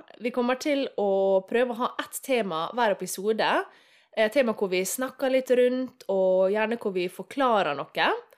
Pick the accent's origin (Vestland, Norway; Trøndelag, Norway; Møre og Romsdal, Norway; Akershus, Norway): Møre og Romsdal, Norway; men jeg er jo sunnmøring, så...